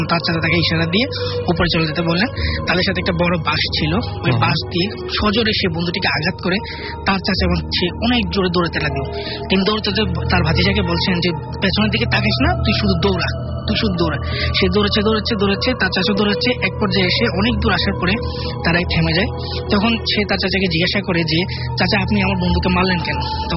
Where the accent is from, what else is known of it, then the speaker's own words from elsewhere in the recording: Comilla, Chittagong Division, Bangladesh; কুমিল্লা থেকে এসেছি।